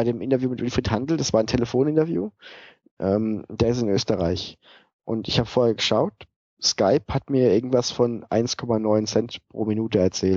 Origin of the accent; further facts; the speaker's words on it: Schneeberg, Saxony, Germany; born there; Ich habe ja vor 2 Wochen gegen meinen Geburtsort und Ex-Club Schneeberg in der ersten Mannschaft getroffen.